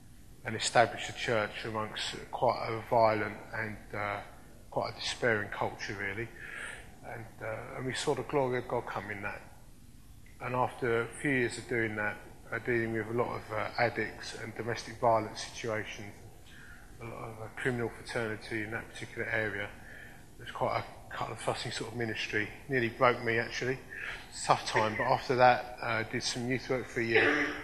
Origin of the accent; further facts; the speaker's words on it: Hornchurch, London, United Kingdom; I grew up in Hornchurch in Montford.